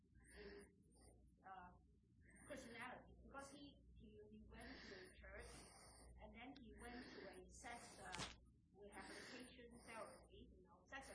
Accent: Hong Kong; English is a second language; But me and my husband, I'm Asian, I'm Chinese from Hong Kong.

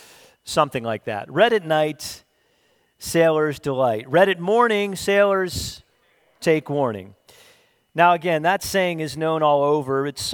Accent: Pennsylvania, United States; I grew up in Lancaster County

